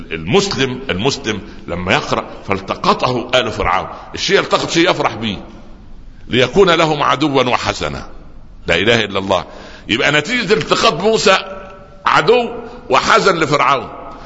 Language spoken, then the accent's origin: Arabic; Upper Egypt, Egypt; يعني يقول عندنا في الصعيد مثلا